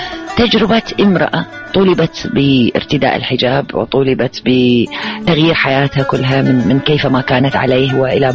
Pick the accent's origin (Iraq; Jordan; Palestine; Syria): Iraq; now in Cairo, Egypt; منذ أن كانت ممنوعة عندنا في العراق